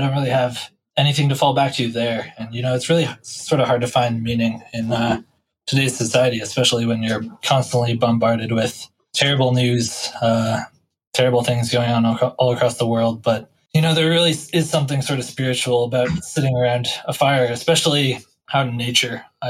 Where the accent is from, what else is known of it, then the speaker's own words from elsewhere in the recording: Denver, Colorado, United States; I grew up in the foothills above Denver, so staring down from a few thousand feet above Denver and really staring at that open expanse